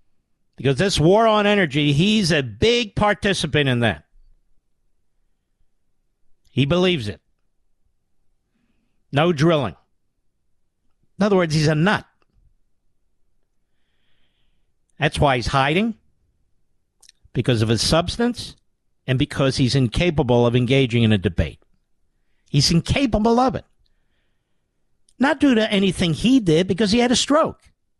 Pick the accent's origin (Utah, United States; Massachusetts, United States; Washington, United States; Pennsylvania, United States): Pennsylvania, United States; I'm from Pennsylvania.